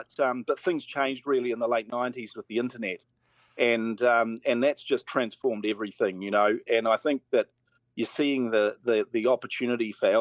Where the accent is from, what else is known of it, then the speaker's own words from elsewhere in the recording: New Zealand; Look, I'm a New Zealander born and bred, but my father, Vern, grew up in Hove and immigrated to New Zealand in the 1970s.